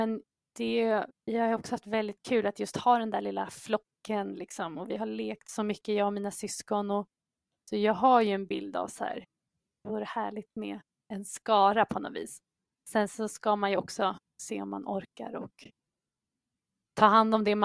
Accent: Järna, Stockholm County, Sweden; jag kommer ju från Järna

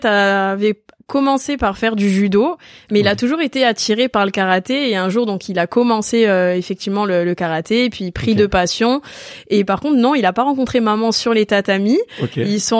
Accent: Ajaccio, Corsica, France; born there; il est à Ajaccio, ouais. Donc je suis née à Ajaccio, donc voilà.

